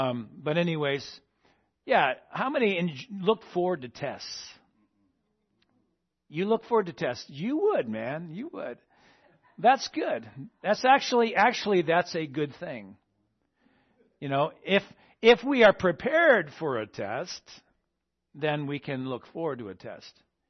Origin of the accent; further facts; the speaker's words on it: Vermont, United States; I'm from Vermont, so we just go to work.